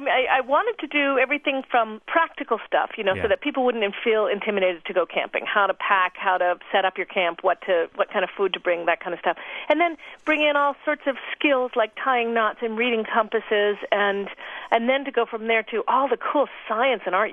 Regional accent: Maine, United States; moved away; Oh, we live on the coast of Washington now. I grew up in Maine, so I've been sort of on coasts.

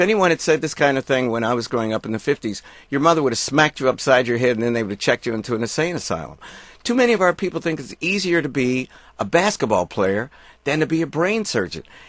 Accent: West Virginia, United States; I grew up in West Virginia. I know all kind of successful white people, and they didn't sit around talking about their poor brothers stuck up in the Appalachian Mountains.

